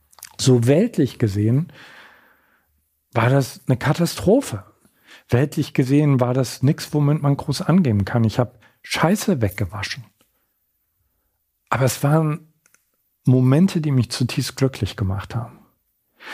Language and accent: German; Görlitz, Saxony, Germany; born there; ich bin auf einer alten Station gelandet in Görlitz, in meiner Geburtsstadt.